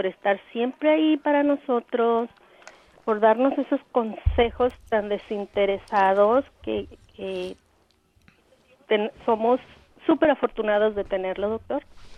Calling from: Baldwin Park, California, United States; De Baldwin Park.

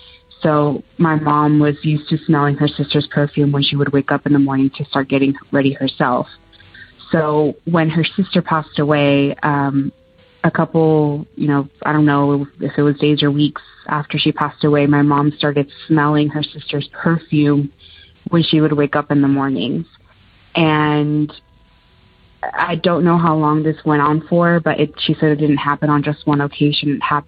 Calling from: Arizona, United States; I'm calling from Arizona.

